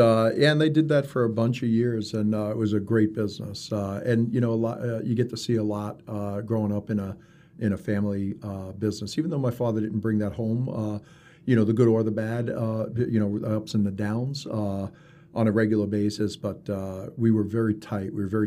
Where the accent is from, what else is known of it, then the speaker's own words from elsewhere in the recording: East Islip, New York, United States; now in Rochester, United States; Yeah, so I originally grew up in Long Island, New York, in a little town called East Islip, my entire childhood.